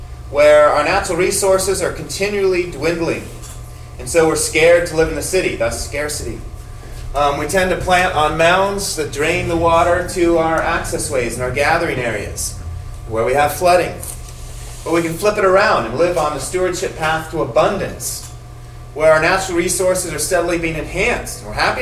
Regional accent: Arizona, United States; when people heard that I was from Arizona and interested in water issues

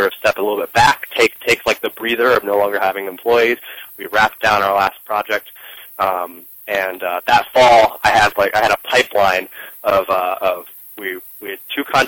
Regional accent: Woodstock, New York, United States; I grew up in Woodstock, New York

